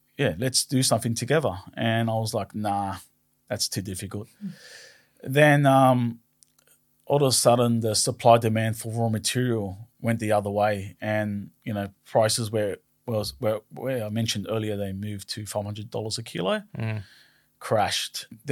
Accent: Villawood, New South Wales, Australia; I grew up in Villawood. I never moved too far away. I was staying in that Western Suburbs area

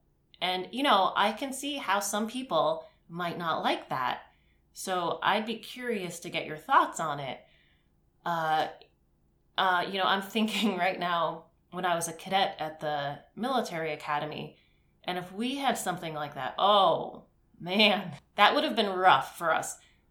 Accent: Trucksville, Pennsylvania, United States; I grew up in Trucksville, so I know what people talk about, you know, in like really small rural towns

